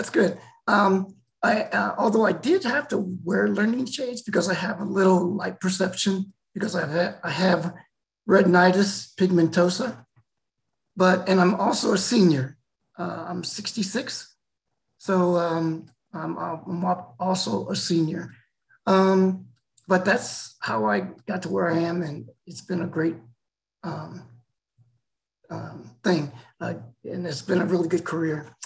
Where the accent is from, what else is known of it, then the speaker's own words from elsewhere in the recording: Alamogordo, New Mexico, United States; I am originally from New Mexico, a town called Alamogordo